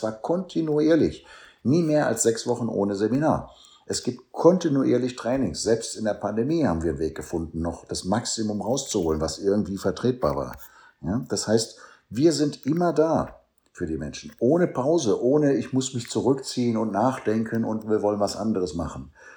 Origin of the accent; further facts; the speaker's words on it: Germany; Trotzdem bleibt natürlich Deutschland auch meine Heimat.